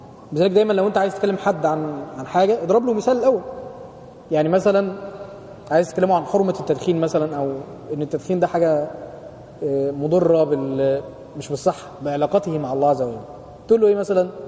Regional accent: Upper Egypt, Egypt; تعرفين زي الطرع عندنا في الصعيد كده

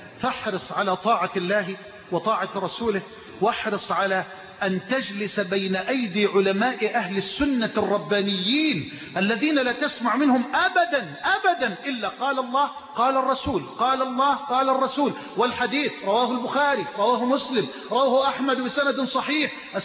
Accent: Egypt; واجعل بلدنا مصر أمنا أمانا سخاء رخاء

